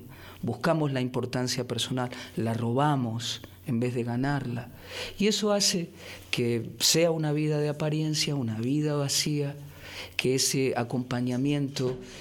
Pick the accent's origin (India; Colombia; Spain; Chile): India; born or raised there; also born or lived in Rosario, Argentina